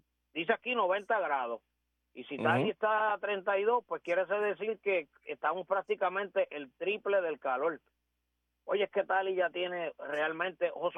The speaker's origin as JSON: {"language": "Spanish", "town": "Aguada", "country": "Puerto Rico", "tie": "born or raised there", "said": "por ahí está haciendo mucho viento hoy aquí en mi pueblo de Aguada."}